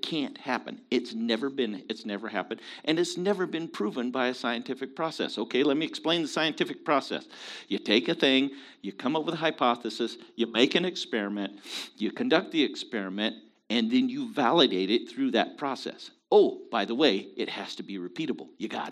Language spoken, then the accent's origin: English; Pacific Northwest, United States; I'm from the Northwest, you know.